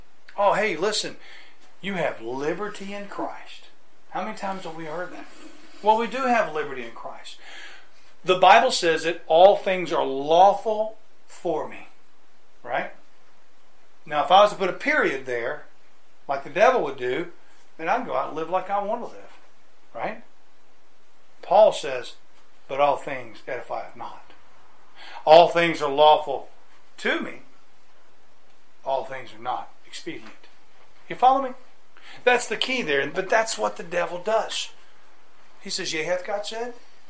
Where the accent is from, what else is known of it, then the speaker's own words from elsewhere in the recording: United States; I said for years, being an American, that Osama bin Laden